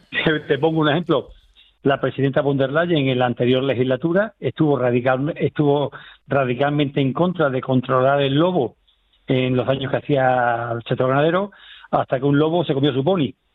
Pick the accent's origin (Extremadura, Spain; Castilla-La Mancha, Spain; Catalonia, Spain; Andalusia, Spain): Extremadura, Spain; Estáis más al sur, pero no por eso más caliente que los extremeños, yo soy extremeño.